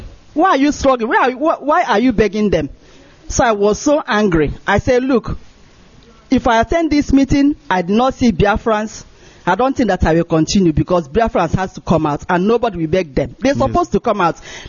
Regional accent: Aba, Imo, Nigeria; I'm from Imo State, in Aba.

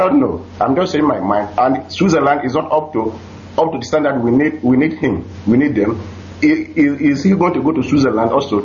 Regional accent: Enugu State, Nigeria; now in Sweden; I'm calling from Sweden. But I'm from Ogun government in Enugu.

